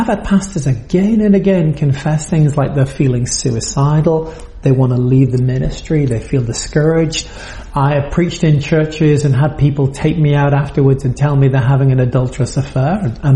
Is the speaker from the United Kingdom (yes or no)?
yes; United Kingdom; also born or lived in France; now in United States; I'm a British, French, American now person, live in New England, lead some churches there